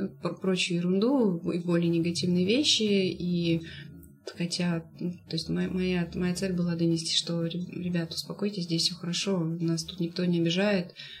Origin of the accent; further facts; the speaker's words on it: Siberia, Russia; А мы: да, мы далеко, мы из Сибири.